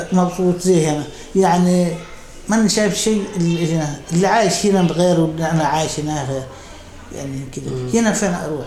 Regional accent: Saudi Arabia; نحن نقول والله على قول زي مثل في واحد سأل اسمه عندنا في السعودية

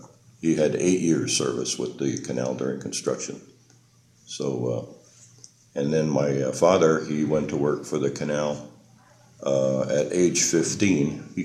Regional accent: Colón, Panama; also born or lived in Ancon; And we stayed in Colon until 1940. And then we moved to the Pacific side, living in Ancon at that time.

